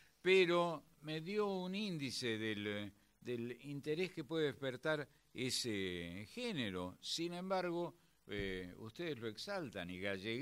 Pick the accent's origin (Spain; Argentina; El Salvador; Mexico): Argentina; somos de acá, somos de la Argentina.